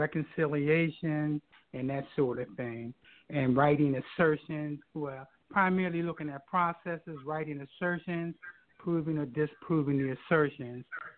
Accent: Pittsburgh, Pennsylvania, United States; I'm from Pittsburgh, Pennsylvania.

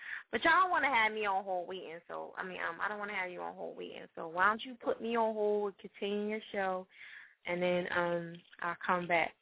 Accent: New Jersey, United States; now in Shawhan, United States; I'm originally from Jersey, but I live in Shawhan, so.

